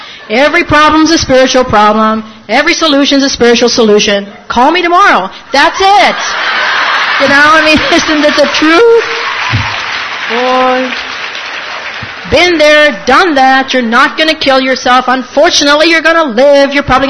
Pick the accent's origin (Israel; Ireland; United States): Ireland; Now, I'm Irish.